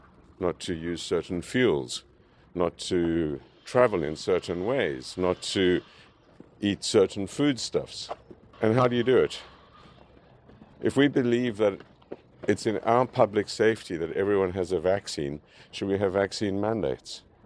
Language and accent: English; South Africa; moved away as an adult; also born or lived in Paris, France; I'm a South African, so I was involved in the anti-apartheid struggle. And I'd left to go into exile